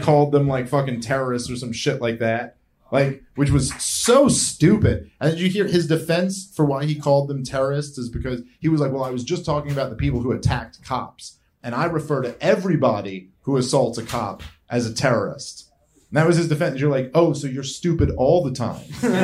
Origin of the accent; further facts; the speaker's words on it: New York City, New York, United States; Like, I'm a New Yorker, born and raised. I lived in the city my whole life, and I love big cities.